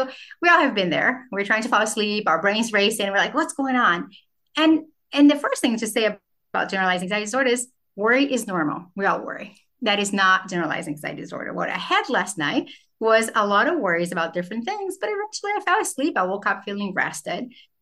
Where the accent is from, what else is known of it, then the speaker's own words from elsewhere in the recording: Brazil; now in United States; I grew up in Brazil, and my favorite author in Brazil is